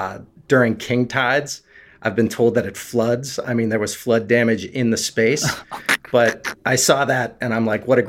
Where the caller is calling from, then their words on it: Gloucester, Massachusetts, United States; I'm calling from Gloucester, Massachusetts.